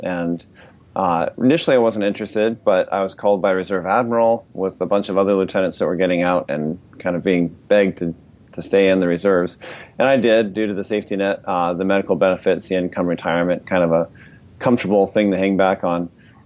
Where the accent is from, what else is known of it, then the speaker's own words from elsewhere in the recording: Washington, United States; I grew up here in Washington State, and I ended up enlisting in the Navy back in 2001, and I was a nuclear machinist mate, so I went through boot camp, then down to Charleston, South Carolina for nuclear power school.